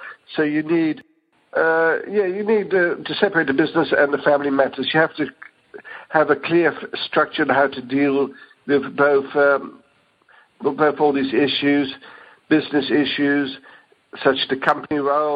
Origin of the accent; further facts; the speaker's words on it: Netherlands; English is a second language; moved away as an adult; now in Australia; I came to Australia. I'm originally from Holland. You can detect my accent. In 1974. So I came as a student.